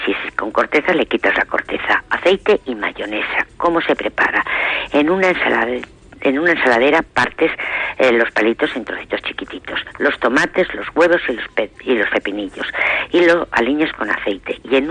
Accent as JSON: {"language": "Spanish", "region": "Valencian Community", "country": "Spain", "said": "Yo soy valenciana, por lo tanto, pues la paella"}